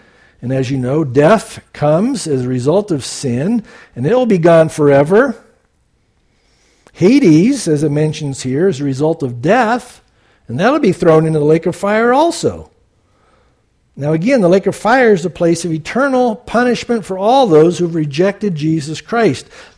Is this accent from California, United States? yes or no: yes; San Diego, California, United States; You know, growing up in San Diego, you'd read that after you got saved.